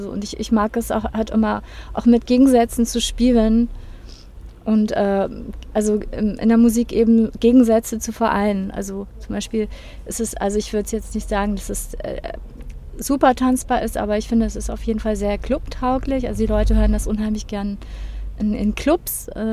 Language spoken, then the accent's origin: German; Marburg, Hesse, Germany; ich bin eigentlich im Vorort aufgewachsen von Marburg.